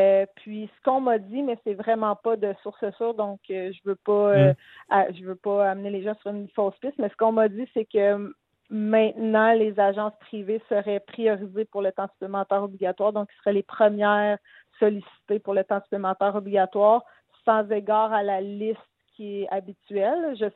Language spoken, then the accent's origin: French; Quebec, Canada; Puis, je revenais dans ma région natale, l'Outaouais.